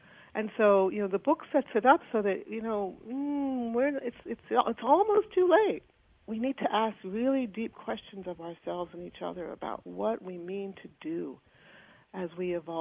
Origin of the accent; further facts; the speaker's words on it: New England, United States; Well, I'm familiar with that part of the world. I grew up in New England. I was a lifeguard on Hyannis.